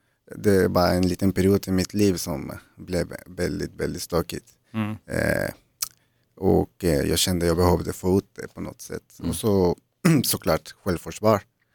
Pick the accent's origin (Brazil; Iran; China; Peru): Peru; jag kommer från Sydamerika.